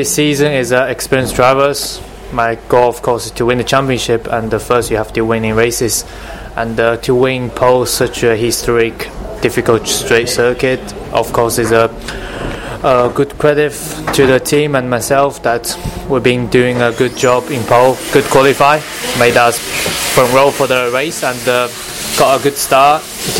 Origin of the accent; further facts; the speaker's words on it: China; from China, and you are listening to F1 Weekly.